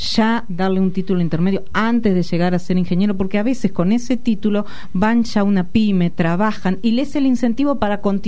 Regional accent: Carlos Casares, Buenos Aires Province, Argentina; yo que vengo de Carlos Casares

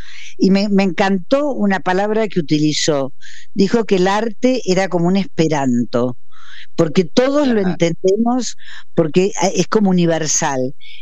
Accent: Córdoba, Argentina; te adoro como cordobés que sos, porque somos coterráneos

